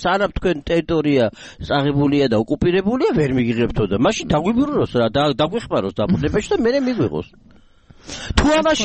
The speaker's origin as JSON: {"language": "Georgian", "town": "Dusheti", "region": "Mtskheta-Mtianeti", "country": "Georgia", "tie": "born or raised there", "said": "მე ხო დუშეთიდან ვარ, დედის მხარეა ჩემი, იქ ვარ დაბადებული, გაზრდილი."}